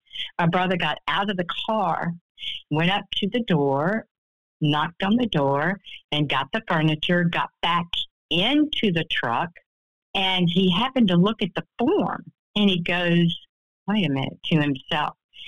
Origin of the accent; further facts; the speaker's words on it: Atlanta, Georgia, United States; born there; I was born in Atlanta, Georgia, in a family that had mental health issues